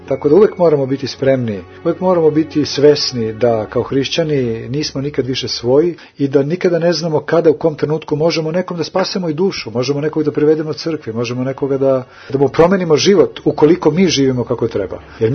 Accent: Belgrade, Serbia; Evo ja sam se sada vratio u Beograd, ponovo moj rodni grad, tu sam kod majke u stanu gdje obično dođem, odsednem kad tako budem u Beogradu

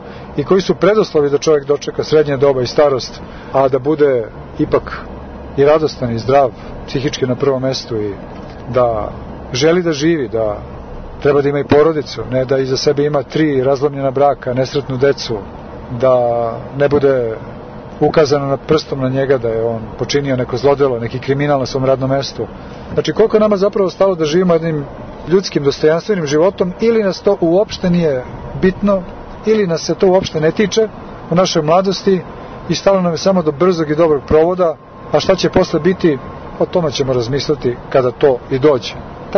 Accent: Belgrade, Serbia; born there; Ja sam rođen u Beogradu, ali nekako ovu Šumadiju osjećam svojom domovinom, svojom otadžbinom, svojim tlom.

